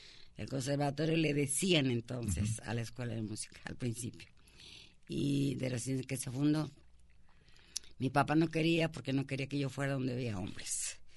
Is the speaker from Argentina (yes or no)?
no; Guadalajara, Jalisco, Mexico; de nacimiento es el 22 de junio de 1941, ya hace muchito. Y en Guadalajara, Jalisco, nací. Soy tapatía. Mi historia es un poco más curiosa porque mi mamá era de Tecalitlán, Jalisco.